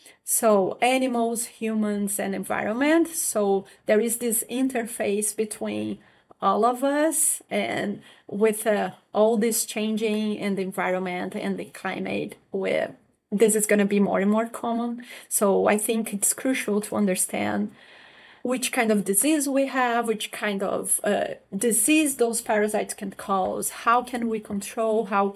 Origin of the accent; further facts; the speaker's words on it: Brazil; English is a second language; now in United States; So I'm from Brazil. I got my DVM in Brazil.